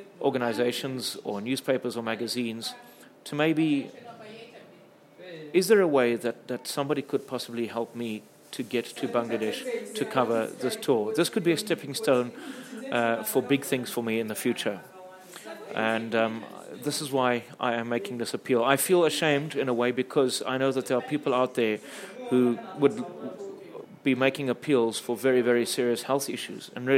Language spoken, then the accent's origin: English; Zimbabwe; I am from Zimbabwe and I am the blind cricket commentator.